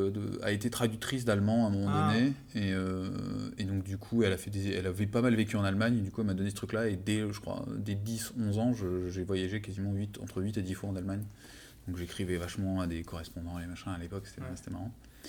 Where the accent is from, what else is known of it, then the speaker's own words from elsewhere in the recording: Caen, Normandy, France; du Grand Ouest, je suis né à Caen.